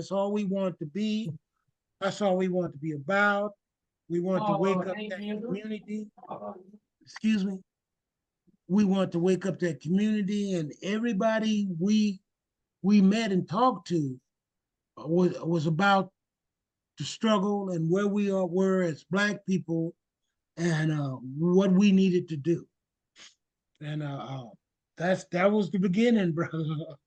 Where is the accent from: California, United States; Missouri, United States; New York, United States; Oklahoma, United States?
California, United States; Long Beach; I was born and raised in Long Beach, so it was very personal and fundamental in terms of to be active and get involved in what was going on in Long Beach.